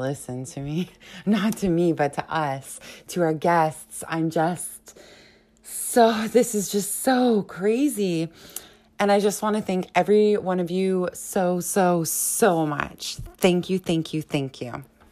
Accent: Warren, Michigan, United States; So I have to put in that I'm from Warren, Michigan.

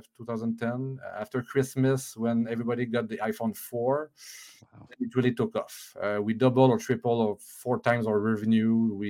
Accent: Canada; English is a second language; Again, because we are French Canadian and we didn't really realize this.

